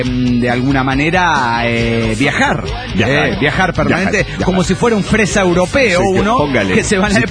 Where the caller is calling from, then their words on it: Santa Clara, California, United States; Soy el Chico de Santa Clara, California.